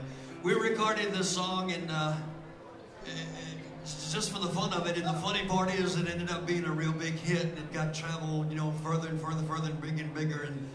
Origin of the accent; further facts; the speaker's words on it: Opelousas, Louisiana, United States; you could tell I was from Opelousas.